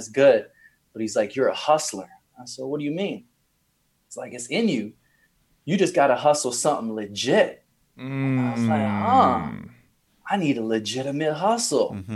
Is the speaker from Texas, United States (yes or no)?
yes; Texas, United States; And so I came up from Texas, you know, with a quarter pound of weed under my seat.